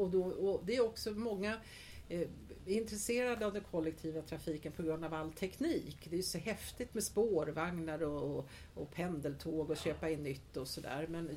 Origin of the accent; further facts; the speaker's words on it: Stockholm, Stockholm County, Sweden; accent: södersnack; och jag kommer från Solberg i Älvsjö stadsdel i Stockholm.